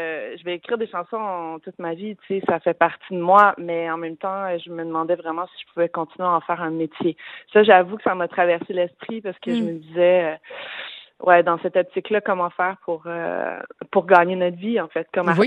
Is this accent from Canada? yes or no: yes; Montreal, Quebec, Canada; En fait, je suis Montréalaise, je suis née à Montréal. J'ai fait toute ma vie à Montréal.